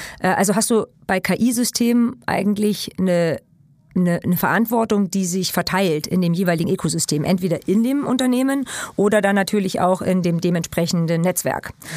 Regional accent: Germany; weil wir sind ja Europäer, ja, und ich bin auch Europäer, bin Deutscher und bin Europäer.

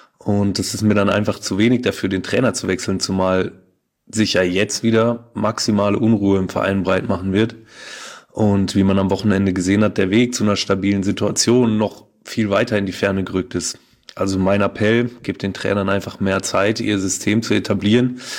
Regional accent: Freiburg, Baden-Württemberg, Germany; ich als Freiburger habe da zwar gut reden

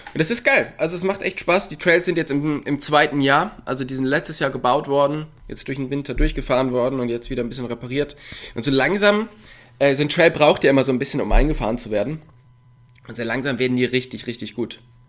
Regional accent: Cologne, North Rhine-Westphalia, Germany

